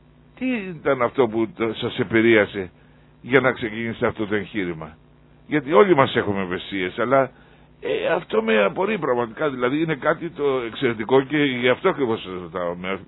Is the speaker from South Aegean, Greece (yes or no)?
no; Katastari, Ionian Islands, Greece; Και εγώ από εκεί είμαι, από το Καταστάρι.